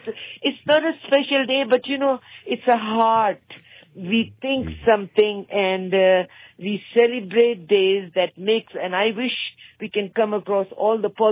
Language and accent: English; Canada; Being Canadian, we are definitely proud Canadian. We took the pride when we got the citizenship.